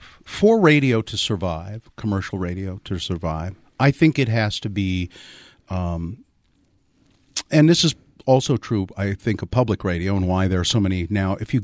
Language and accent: English; Ogden, Utah, United States; I was in my hometown of Ogden